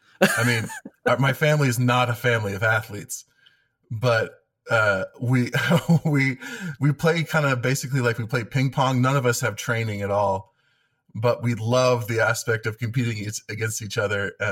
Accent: New Jersey, United States; I grew up in New Jersey and I don't get to see my family pretty often.

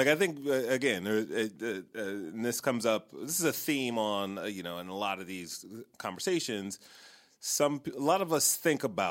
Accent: Detroit, Michigan, United States; I grew up in Detroit, and case in point, Detroit is one of the cities that gets a bad rap.

